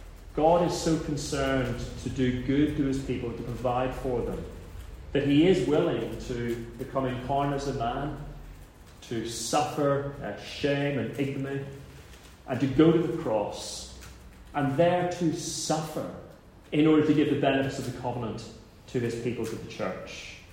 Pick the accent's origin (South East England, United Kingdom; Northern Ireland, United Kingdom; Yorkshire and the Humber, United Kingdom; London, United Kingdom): Northern Ireland, United Kingdom; that's just me, that's my culture. I'm from Northern Ireland.